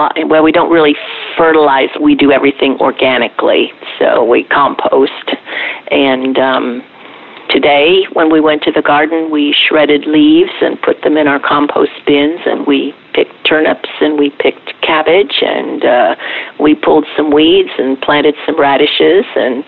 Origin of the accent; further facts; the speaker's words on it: Lima, Ohio, United States; also born or lived in Madison, Wisconsin / Tacoma, Washington; now in Texas, United States; Well, I was born in Wisconsin, in Madison, Wisconsin, but I grew up mostly in a little town in Lima, Ohio.